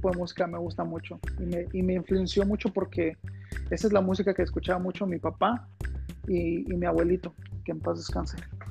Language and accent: Spanish; Mexico City, Mexico; de donde yo soy, ahí en el DF